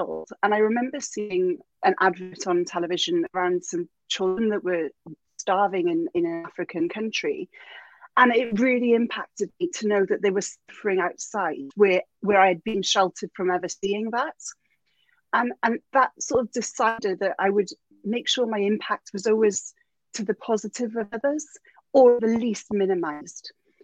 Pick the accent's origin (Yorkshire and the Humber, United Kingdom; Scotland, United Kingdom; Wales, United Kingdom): Wales, United Kingdom; now in London, United Kingdom; I'm Welsh. I'm turning 44 next month. I now live in a house here in London, but that's a new feature from 3 weeks ago. I'm very nomadic.